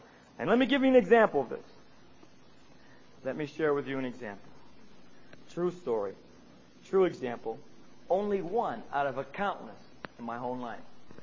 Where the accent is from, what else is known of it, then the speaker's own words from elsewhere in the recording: United States; I think it's basically because I'm an American and he's very anti-American, seriously.